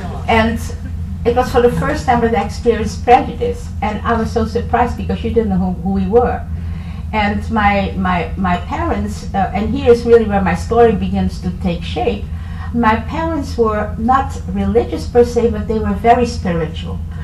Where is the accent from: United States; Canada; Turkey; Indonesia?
Indonesia; born there; English is a second language; I was born in Indonesia. I'm actually a little old lady. I was born in 1941.